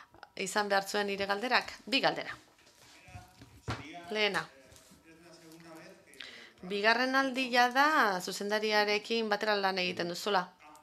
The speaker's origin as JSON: {"language": "Basque", "town": "Barcelona", "region": "Catalonia", "country": "Spain", "said": "Bartzunatik nator, egunon."}